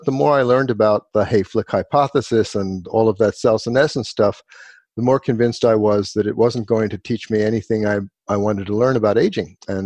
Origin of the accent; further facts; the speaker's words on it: Cheltenham Township, Pennsylvania, United States; also born or lived in Philadelphia; I was born in Philadelphia, and when we were five, my mom and dad moved me and my two brothers to the northern suburbs of Philadelphia, Cheltenham Township.